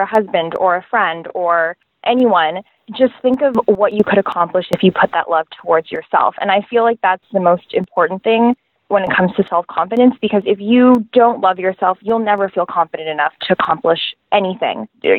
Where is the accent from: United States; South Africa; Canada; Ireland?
Canada; Mississauga, Ontario; So I have a really big Filipino family. But I grew up in Mississauga, Ontario, which is a city just outside of Toronto.